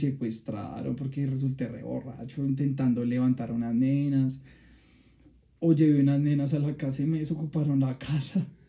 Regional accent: Bogotá, Bogotá Capital District, Colombia; Digamos que nosotros acá somos de Bogotá.

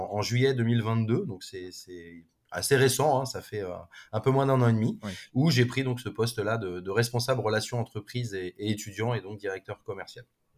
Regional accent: Paris, Île-de-France, France; Moi, je suis parisien de base, hein. Je suis le vrai Titi parisien de Montmartre. Donc j'ai fait toutes mes études sur Paris

